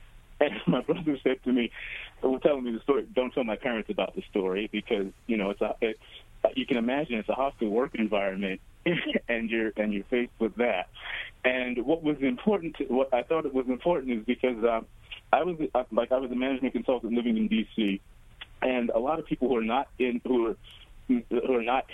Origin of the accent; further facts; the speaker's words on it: Brooklyn, New York, United States; a few blocks from the house where we grew up in New York, in East New York.